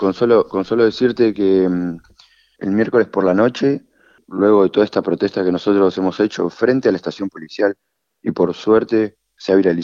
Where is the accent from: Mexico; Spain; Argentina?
Argentina; now in Australia; Yo soy de Argentina y estamos un poco acostumbrados en Argentina a que estas cosas pasen. Pero venir a Australia